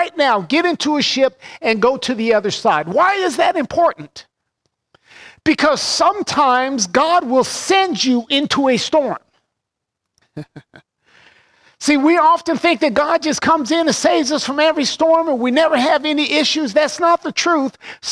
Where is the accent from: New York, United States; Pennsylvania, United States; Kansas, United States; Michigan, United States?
Kansas, United States; Growing up in Kansas, we were in Tornado Alley. We had several tornadoes every single year.